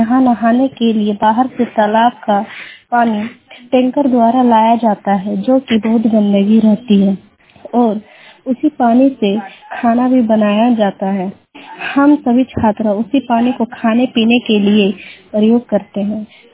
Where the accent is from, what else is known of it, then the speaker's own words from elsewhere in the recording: Gola, Jharkhand, India; मैं गोला प्रखंड की रहने वाली हूँ।